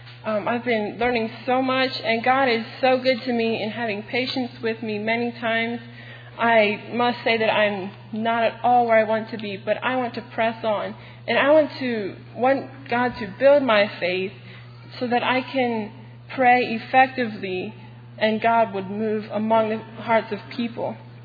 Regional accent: Pennsylvania, United States; I am from Pennsylvania here, attend Charity Christian Fellowship.

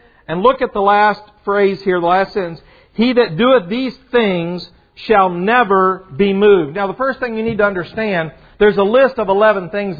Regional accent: Kentucky, United States; I remember growing up in Kentucky in my boyhood years, I was one of those boys.

